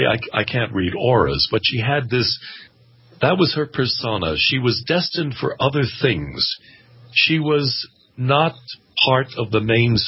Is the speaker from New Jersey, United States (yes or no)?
yes; Hawthorne, New Jersey, United States; also born or lived in Paterson, New Jersey; I was born in Paterson, New Jersey, and grew up in Hawthorne, New Jersey, right next door.